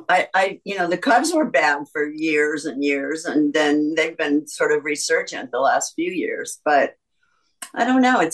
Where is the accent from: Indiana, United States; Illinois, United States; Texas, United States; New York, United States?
Illinois, United States; Chicago; I'm from Chicago, so, you know, I like that he's from Chicago.